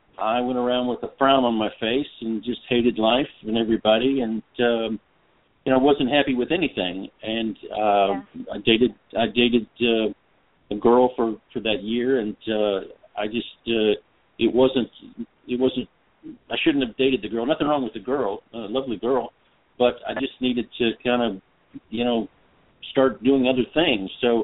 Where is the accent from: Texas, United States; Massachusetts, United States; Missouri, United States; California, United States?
Texas, United States; Pasadena; also born or lived in Wichita, Kansas; I was born in Wichita, Kansas, and didn't like it very much, so I left there at the age of 18 months and moved to Pasadena, Texas. My dad was in the service, so we moved around quite a bit as a kid.